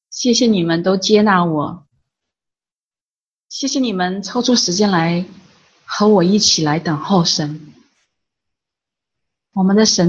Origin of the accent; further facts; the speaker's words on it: China; 大家好，我是来自中国大陆的